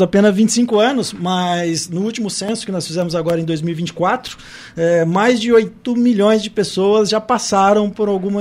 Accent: Campinas, São Paulo, Brazil; principalmente para mim, que sou de Campinas, né? O pessoal acho que já viu pelo sotaque que é um pouco diferente.

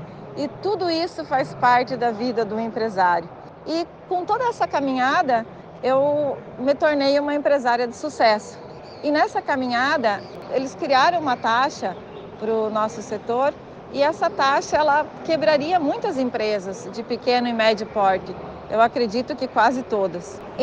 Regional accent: Porto União, Santa Catarina, Brazil; born there; eu nasci em Porto União, né, ali no São Brás, e eu estudei no Colégio São José.

